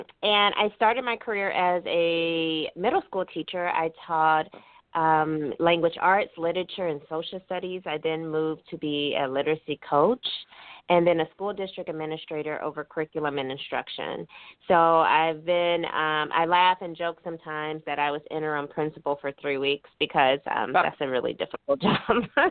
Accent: Gary, Indiana, United States; I grew up in Gary, Indiana, you know, outside of Chicago.

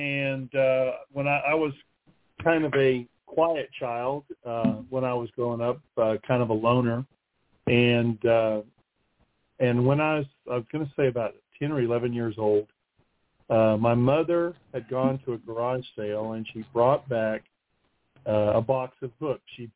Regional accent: Albuquerque, New Mexico, United States; also born or lived in Tampa, Florida; Actually, I was born in Tampa, Florida. And I lived there for 8 years. And then my family moved to Albuquerque, New Mexico. And that's where I grew up.

